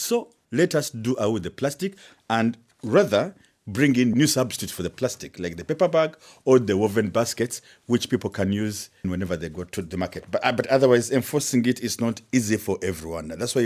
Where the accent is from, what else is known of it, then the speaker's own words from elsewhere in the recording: Kigali, Rwanda; I come from Kigali, the capital city of Rwanda.